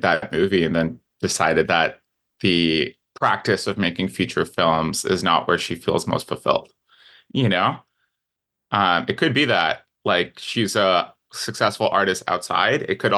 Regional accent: Pakistan; growing up in Pakistan, we also grow up learning about supernatural figures as just part of life.

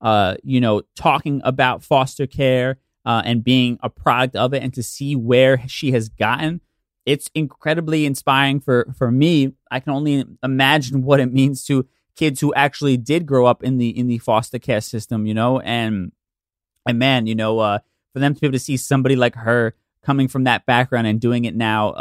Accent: Watts, California, United States; I grew up in Watts and seeing what he has been doing is fire.

